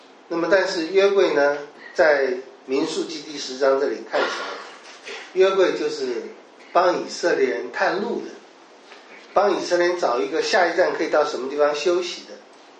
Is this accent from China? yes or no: no; Taiwan; 那么还有一个我们台湾也看得到的